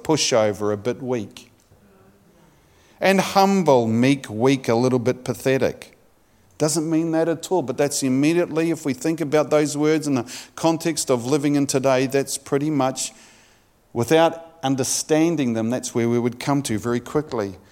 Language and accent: English; New Zealand; accent: New Zealand; Because I know with my New Zealand accent it might sound a little bit different.